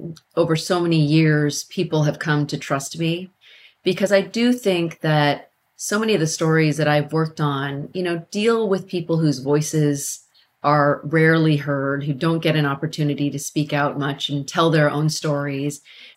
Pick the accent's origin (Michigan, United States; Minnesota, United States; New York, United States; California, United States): California, United States; Carmichael; And so I grew up in Carmichael, California. And at the time when my family settled there, there were no Asians.